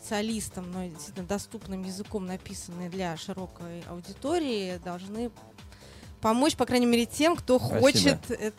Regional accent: Russian Far East, Russia; я выросла на Дальнем Востоке

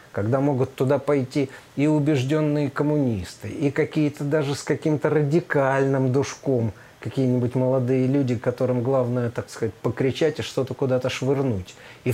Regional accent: Saint Petersburg, Russia; мы петербуржцы, давайте мы немножко решим.

